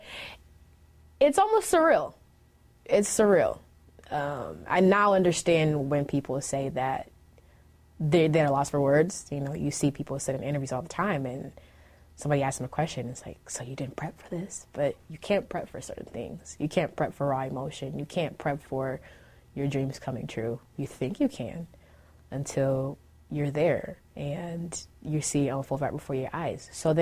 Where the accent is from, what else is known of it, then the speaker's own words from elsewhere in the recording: Nairobi, Kenya; now in United States; Second home to me, obviously, because I was born and raised in Nairobi, Kenya.